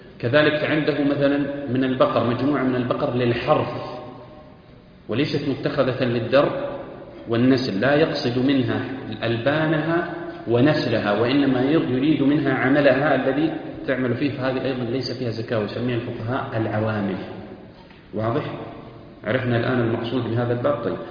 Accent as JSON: {"language": "Arabic", "country": "Saudi Arabia", "said": "لا تكاد تجب عندنا في المملكة العربية السعودية كلها"}